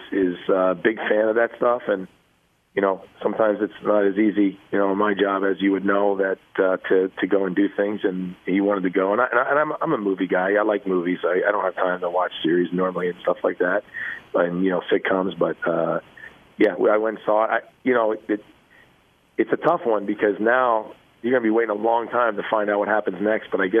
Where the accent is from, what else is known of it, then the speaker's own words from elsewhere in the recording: New Jersey, United States; now in Kansas City, United States; I mean, look, I grew up in New Jersey, but living in Kansas City, there's nothing like it. I've been here for 18 years now.